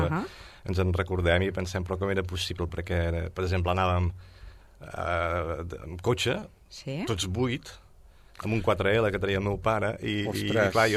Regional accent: Sabadell, Catalonia, Spain; born there; Jo vaig néixer aquí a Sabadell, allà on naixia tothom en aquella època, més o menys, al carrer Creueta

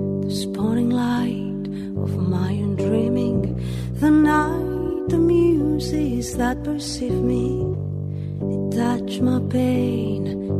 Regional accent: Sabadell, Catalonia, Spain; jo torno a Sabadell, ara no, perquè hem estat confinats, però bueno, jo sóc de Sabadell.

